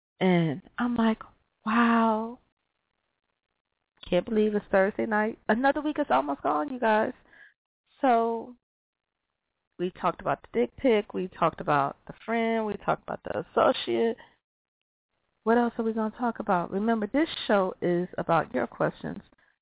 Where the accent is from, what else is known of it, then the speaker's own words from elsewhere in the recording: Midwest, United States; I'm not from Alaska. I'm from the damn Midwest, where we got four seasons that come like they're supposed to.